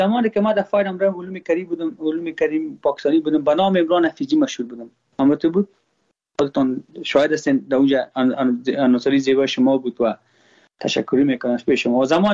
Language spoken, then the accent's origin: Persian; Afghanistan; ما خود ما افغان هستم.